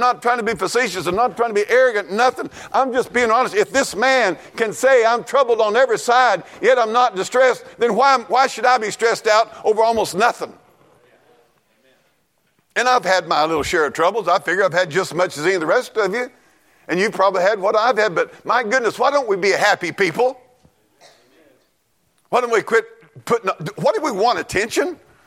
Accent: United States; I look at myself, I ain't nothing but a sissy. I'm an American sissy.

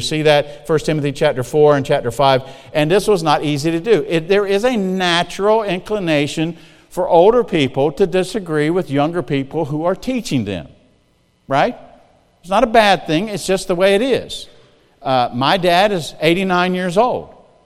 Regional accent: Marion, South Carolina, United States; So I left as a youth pastor, and I felt called of God to go to Marion, South Carolina, my hometown where I was born, and start a church.

